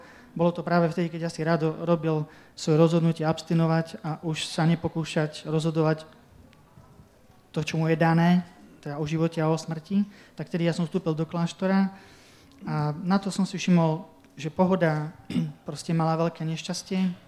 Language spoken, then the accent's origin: Slovak; Žilina Region, Slovakia; lebo u nás na Orave, v meste, kde pochádzam, sa v lete lezie po skalách a v zime sa lyžuje po tých horách.